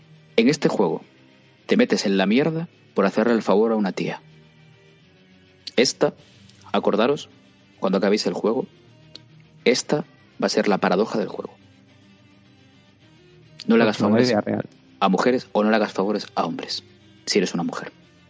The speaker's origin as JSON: {"language": "Spanish", "region": "Galicia", "country": "Spain", "said": "Pero mira, tú y yo que somos gallegos"}